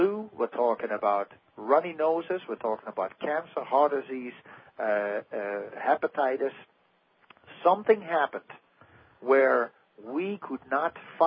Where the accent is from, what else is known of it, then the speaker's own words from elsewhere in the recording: Netherlands; and I'm from the Netherlands myself.